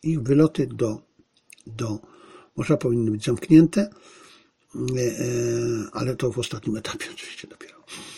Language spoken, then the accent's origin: Polish; Bielcza, Lesser Poland, Poland; ja pamiętam w mojej wsi, mówiłem o Bielczy, mojej ukochanej wsi Bielca w powiecie tarnowskim, nie wiem, co teraz to powie, Tarnów czy jakieś inne, ale w okolicach Tarnowa, w Galicji.